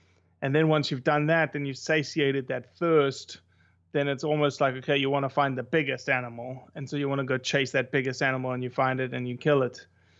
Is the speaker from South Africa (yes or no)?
yes; South Africa; And me growing up in South Africa, it wasn't a part of me, except through stories and except through trophies on the wall.